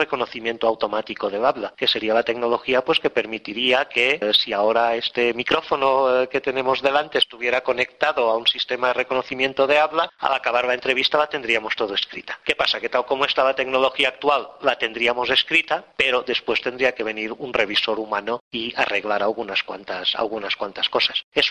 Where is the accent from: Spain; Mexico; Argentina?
Spain; Barcelona, Catalonia; accent: Catalan; Spanish is a second language; yo tengo acento catalán, porque vengo de Barcelona y hablo español como segunda lengua.